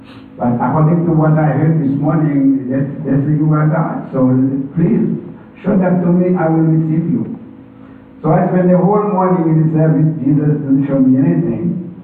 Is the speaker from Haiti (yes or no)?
yes; Haiti; English is a second language; I born and grew up in Haiti. And I born in the village.